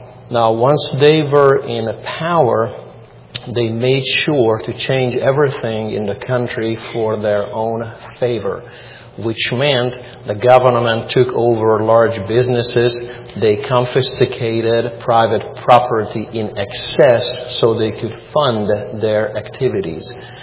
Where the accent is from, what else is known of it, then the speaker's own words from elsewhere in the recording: Hungary; born there; English is a second language; I myself, when I was born in 1972 in Hungary behind the Iron Curtain, I was enrolled into an elementary school